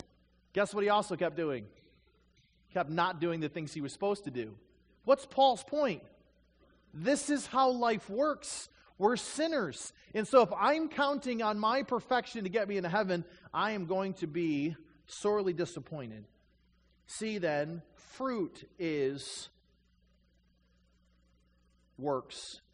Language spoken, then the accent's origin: English; Michigan, United States; I grew up in Michigan, and so Traverse City always has the cherry festival.